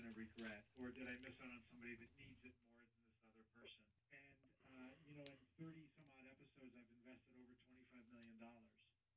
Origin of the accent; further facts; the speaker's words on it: Miami, Florida, United States; moved away as an adult; also born or lived in Milwaukee; now in Chicago, United States; You know, I was raised in Miami, Florida, and for college I decided to go to Marquette University in Milwaukee.